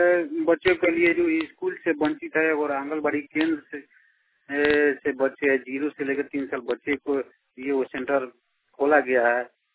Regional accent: Bihar, India; घर परशुरामपुर थाना त्रिपुरिया जिला पूर्वी चंपारण बिहार का रहने वाला। इसे हमारे गांव में अधिकांश गरीब बस्ती है, अनुसूचित जाति और महादलित का बस्ती है।

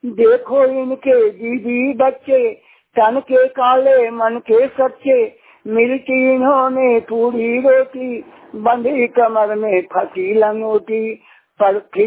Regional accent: Giridih, Jharkhand, India; ग्राम रात्रि जिला गिरिडीह का रहने वाला हूँ।

